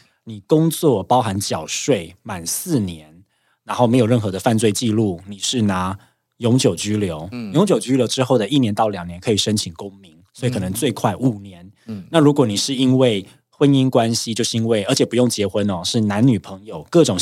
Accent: Taiwan; 你会重新的认识说我是台湾人

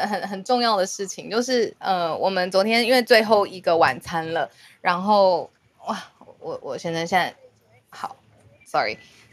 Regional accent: Taiwan; 那后来我们台湾人就是比较天真无邪，

